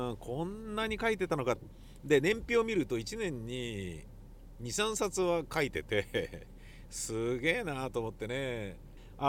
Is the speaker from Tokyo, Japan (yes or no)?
yes; Nakano, Tokyo, Japan; 確かに僕中野区高円寺で生まれましたけれど、中野区大和町で生まれましたけれど、生まれ育ちましたけれど